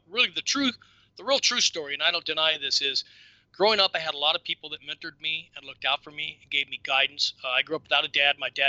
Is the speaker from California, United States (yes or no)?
yes; Lakewood, California, United States; also born or lived in Long Beach; Yeah, I grew up in the Lakewood area, Lakewood, Long Beach. I was born in 52, so I'm an old goat.